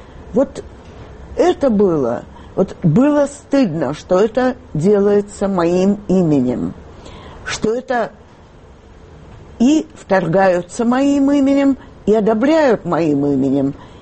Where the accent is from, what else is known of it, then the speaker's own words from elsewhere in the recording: Moscow, Russia; born there; Я родилась в Москве, столица Советского Союза. Я была советская гражданка.